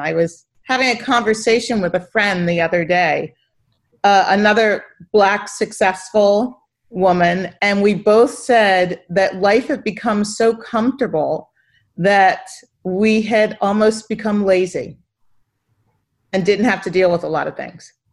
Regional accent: Philadelphia, Pennsylvania, United States; I come from Philadelphia. That's born and raised. So that was really a hotbed of racism also in the North.

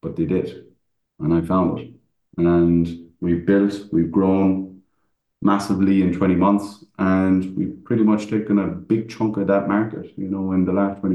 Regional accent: Ireland; because I'm Irish.

